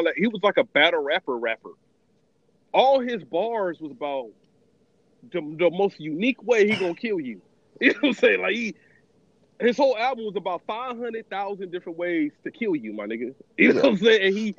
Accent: the South, United States; I'm just going to give, like, me growing up in the South, what I've considered was a classic album.

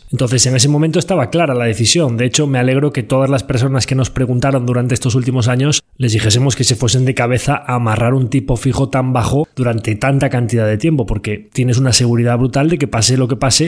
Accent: Galicia, Spain; aquí como buen gallego

